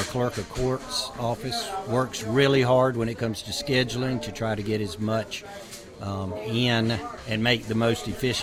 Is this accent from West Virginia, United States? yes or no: no; Rock Hill, South Carolina, United States; I'm from Rock Hill, born, raised here, Northwestern High School, Furman University, then USC School of Law